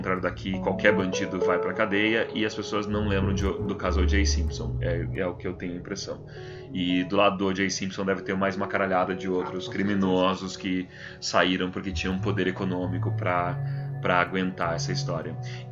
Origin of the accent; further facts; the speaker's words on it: Brazil; E essa parte em especial, enquanto brasileiro, eu fico dolorido